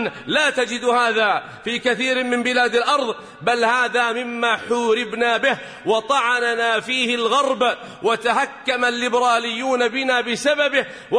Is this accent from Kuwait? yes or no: no; Saudi Arabia; في بلادنا المملكة العربية السعودية،